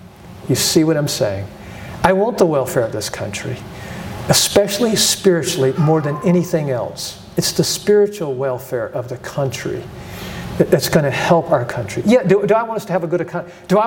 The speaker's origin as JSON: {"language": "English", "country": "United States", "tie": "born or raised there", "said": "And I look at my grandchildren and I'm like, look, I grew up in America. It wasn't perfect, not even close."}